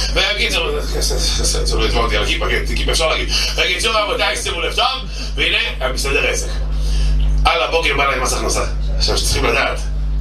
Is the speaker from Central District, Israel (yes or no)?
no; Bnei Brak, Tel Aviv District, Israel; אבל אני אחד משעת אצלנו בבני ברק